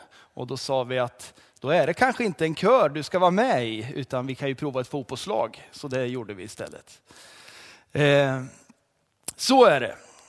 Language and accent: Swedish; Hällestad, Östergötland, Sweden; also born or lived in Australia; jag är född och uppvuxen i Hällestad i Östergötland. Och återvände till Hällestad efter 10 år på annan plats